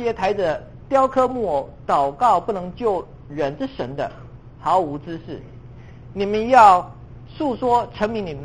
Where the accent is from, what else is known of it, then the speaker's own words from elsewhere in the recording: China; 我们中国人说我们的孩子是我们的骨肉之亲的